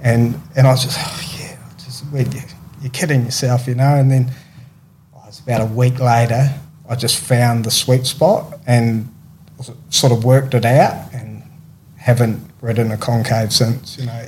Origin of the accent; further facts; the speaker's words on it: South Island, New Zealand; And South Island and North, I'm from the South Island of New Zealand, are two totally different countries, you know.